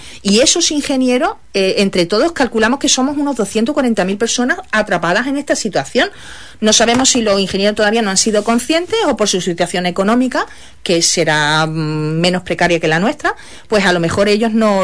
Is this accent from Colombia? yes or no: no; Spain; yo soy una ciudadana española